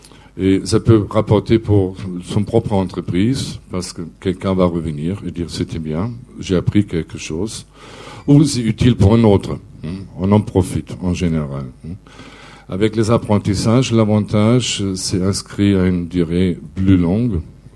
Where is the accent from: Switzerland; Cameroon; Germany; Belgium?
Germany; now in France; Je suis allemand, je vis en France depuis 20 ans